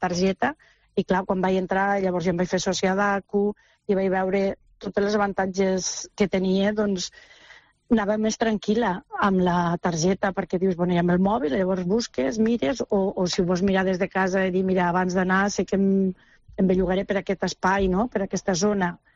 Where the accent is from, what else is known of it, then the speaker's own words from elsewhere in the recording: Martorell, Catalonia, Spain; Jo sóc de Martorell i si vaig a Martorell ja més o menys ja em coneix tothom